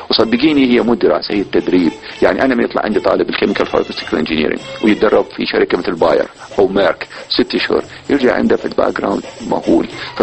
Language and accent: Arabic; Iraq; يظل العراق يعني هو يعني مثل نقول الكعبة مالتنا في كل شيء احنا كعراقيين